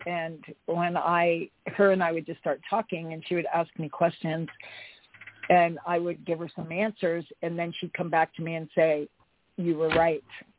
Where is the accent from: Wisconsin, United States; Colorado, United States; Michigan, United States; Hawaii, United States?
Hawaii, United States; Like, I grew up in Hawaii